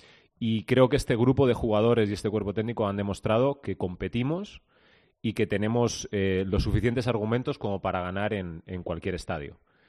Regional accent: Asturias, Spain; la rivalidad que se tiene en el día a día como asturianos

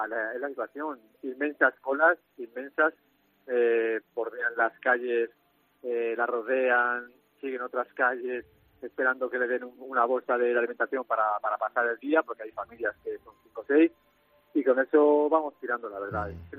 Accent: Alfafar, Valencian Community, Spain; No, soy de Alfafar y sí, vivo en Alfafar

